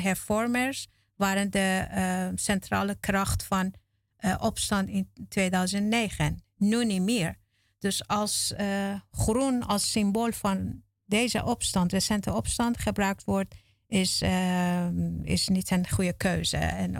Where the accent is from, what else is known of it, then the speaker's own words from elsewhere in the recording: Amsterdam, North Holland, Netherlands; In de eerste week van de protesten heb ik zelf als een Amsterdammer dacht ik